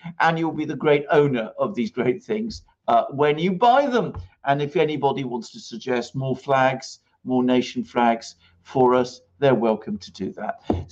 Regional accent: United Kingdom; Britain is my home country.

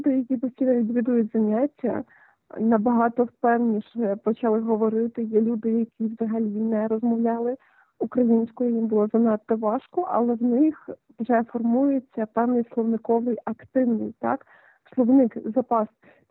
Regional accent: Lviv, Lviv Oblast, Ukraine; Я не є місцевою, так, я зі Львова.

